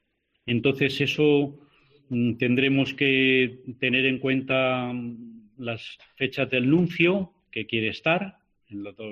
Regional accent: Pedro Bernardo, Castile and León, Spain; igual que en mi pueblo de Pedro Bernardo queríamos que el centro de salud estuviera en Pedro Bernardo, que era mucho más importante que Lanzaíta.

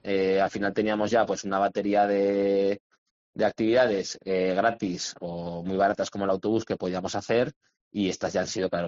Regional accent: Villanueva, Aragon, Spain; a mí también me hacía ilusión pues hablar de mi pueblo, bueno, mi pueblo al uso, que es Villanueva, y, sí, y de poder también poner en valor pues eso, todo lo que se hace en el valle

